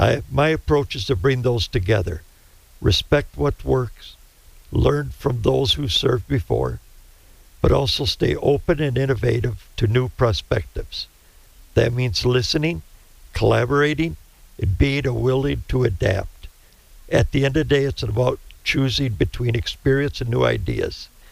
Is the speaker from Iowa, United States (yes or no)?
no; Tomahawk, Wisconsin, United States; I was born and raised in Tomahawk. It's been my home for 63 years. I graduated from Tomahawk High School in 1981.